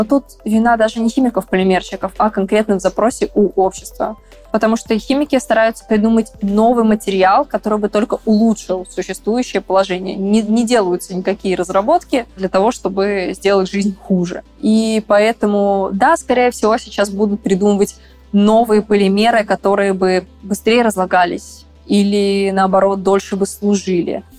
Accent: Nizhny Novgorod, Nizhny Novgorod Oblast, Russia; Я однажды читала лекцию в Нижнем Новгороде, в моем родном городе

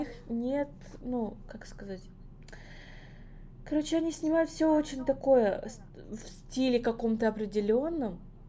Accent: Komsomolsk-on-Amur, Khabarovsk Krai, Russia; я всегда говорю, что я из Хабаровска, потому что мало кто понимает, где находится Комсомольск-на-Амуре.

